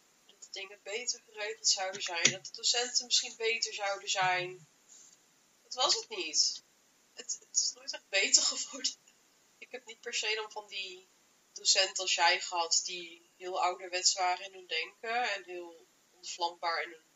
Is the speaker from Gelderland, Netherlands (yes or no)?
yes; Gelderland, Netherlands; Ik kom dus uit de Achterhoek. En je had daar niet veel keuzes in mbo's.